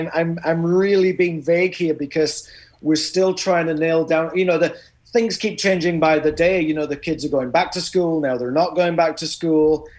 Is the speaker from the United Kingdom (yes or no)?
yes; Hull, Yorkshire and the Humber, United Kingdom; Well, that's funny because the city I grew up in is Hull as well. So we're from the same city.